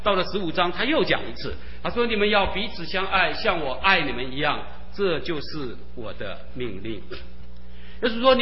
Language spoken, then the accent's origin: Chinese; China; 我们中国人讲这个自古文人什么相亲啊